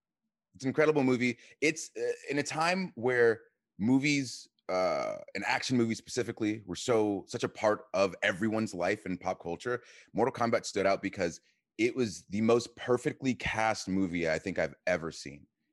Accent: Atlanta, Georgia, United States; I am from Atlanta.

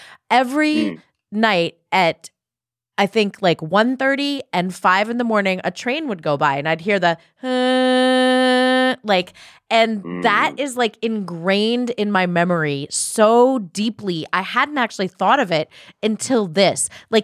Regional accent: Ohio, United States; now in Los Angeles, United States; I grew up in Ohio, which is like, you know, heart of America, I guess you could say.

